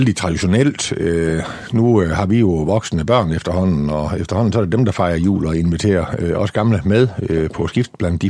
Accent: Ringkøbing, Central Denmark Region, Denmark; Født og opvokset på en lille gård på Nørhede, ude i nærheden af tæt på Tørsentralen, så egentlig født og opvokset i det gamle Ringkøbing Kommune.

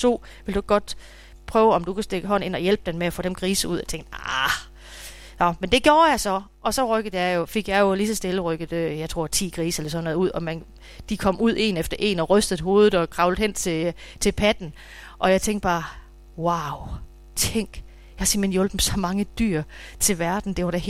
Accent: Gammelby, Region of Southern Denmark, Denmark; born there; Jeg er født nede i Gammelby, nede ved Læborg, hvor min farfar var sognefoged, min oldefar var sognefoged, skatterådsformand.

